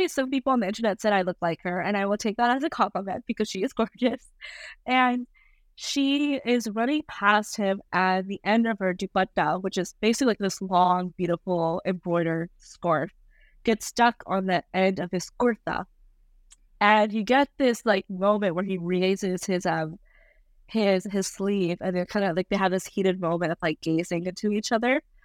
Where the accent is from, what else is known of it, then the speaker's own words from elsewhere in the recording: Rajasthan, India; born there; Yeah, so I was born in Rajasthan, India. And Rajasthan is the desert state in India.